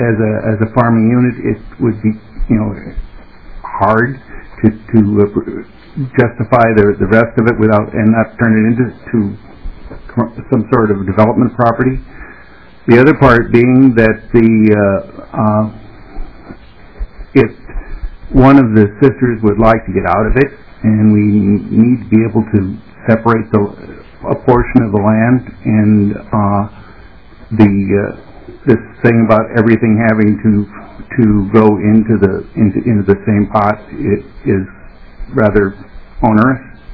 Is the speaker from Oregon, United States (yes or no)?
no; St. Paul, Minnesota, United States; I'm actually from St. Paul.